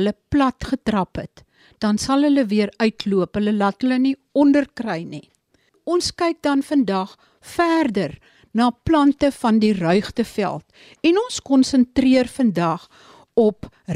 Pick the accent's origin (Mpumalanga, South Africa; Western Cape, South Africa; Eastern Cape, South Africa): Eastern Cape, South Africa; baie onrus en stakings op die oomblik in die Sondagsriviervallei aan die gang is. Dit is die gebied waar ek vandaan kom.